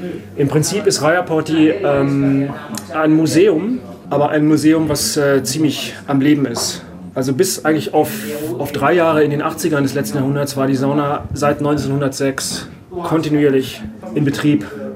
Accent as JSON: {"language": "German", "town": "Wernigerode", "region": "Saxony-Anhalt", "country": "Germany", "also_born_or_lived": "Norway", "moved": "yes", "lives_now": "Tampere, Finland", "said": "Ich komme ursprünglich aus dem Harz, aus Wernigerode. Aber ich habe sehr lange nicht mehr in Deutschland gelebt. Ich habe viele Jahre in Norwegen gelebt und bin dann nach Finnland gezogen. Ja, und jetzt bin ich hier in Tampere"}